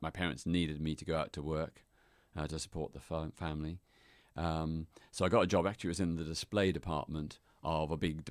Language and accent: English; Melbourne, Victoria, Australia; And at that stage in my hometown, Melbourne, Australia, there were no LGBT organizations.